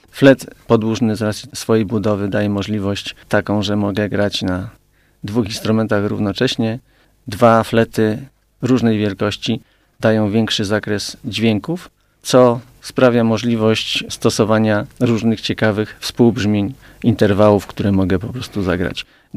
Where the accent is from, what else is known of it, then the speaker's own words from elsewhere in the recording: Kalisz, Greater Poland Voivodeship, Poland; I po tym wyjechałem z Kalisza i wróciłem do Kalisza po studiach.